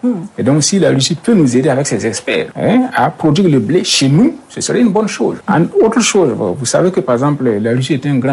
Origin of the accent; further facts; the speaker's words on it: Burkina Faso; Pourquoi les Russes ne viennent pas ouvrir des pharmacies chez moi au Burkina Faso, comme le font les Français?